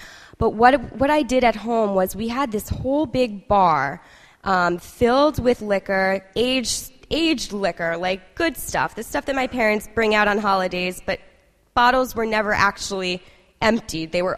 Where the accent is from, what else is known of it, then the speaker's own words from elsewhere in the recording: Rhode Island, United States; We come back home. I grew up in Rhode Island.